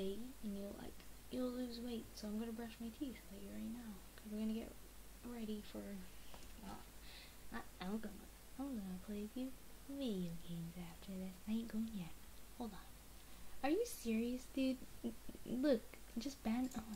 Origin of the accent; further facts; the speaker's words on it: United States; I'm American. Yeah, I'm American, but I live right on the border of Canada. And my family are Canadians.